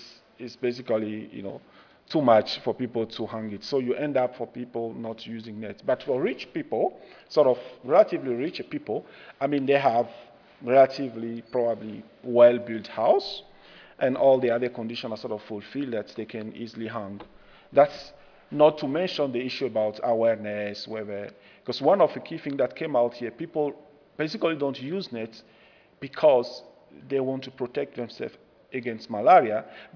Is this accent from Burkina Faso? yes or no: yes; Burkina Faso; that setting in northern Nigeria is similar to where I come from Burkina.